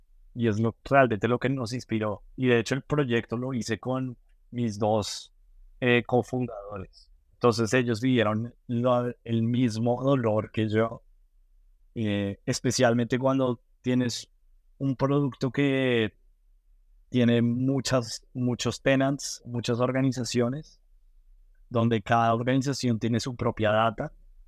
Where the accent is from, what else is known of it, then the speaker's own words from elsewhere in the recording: Colombia; now in San Francisco, United States; desde que tengo un año vivo en Colombia, viví en Colombia hasta hace 7 años que ya llevo acá. Entonces crecí en Colombia, mis papás son colombianos, toda mi familia es colombiana. Simplemente nací acá porque mi papá estaba trabajando acá un par de años